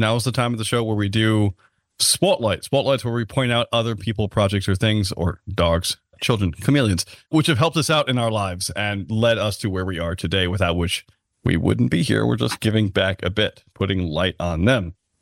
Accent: Scotland, United Kingdom; The Scots? I'm Scottish. Does that make me indigenous?

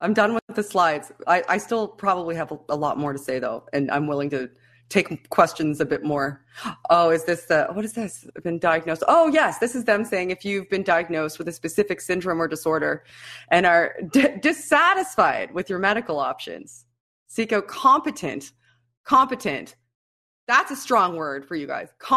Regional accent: Canada; but I am Canadian. Your congressman's not going to listen to me.

